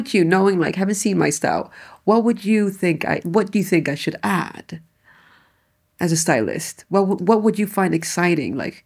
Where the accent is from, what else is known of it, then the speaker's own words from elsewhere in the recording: Atlas Mountains, Morocco; I'm wondering about whether that's a nomadic thing because I'm a Berber from the Atlas Mountains.